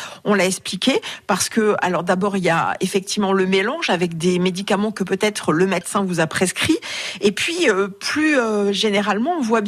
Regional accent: France; Comment vous expliquez que chez nous en France, même si on n'est pas les champions du monde

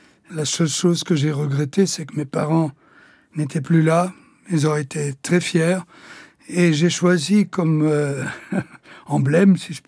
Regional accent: Sicily, Italy; now in Belgium; Donc je suis belge officiellement depuis 4 ans, et italien depuis ma naissance.

